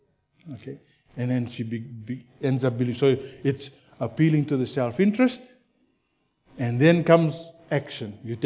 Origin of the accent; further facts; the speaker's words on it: Fiji; also born or lived in New Zealand; I grew up in Fiji and then I got saved in New Zealand, went back to Fiji.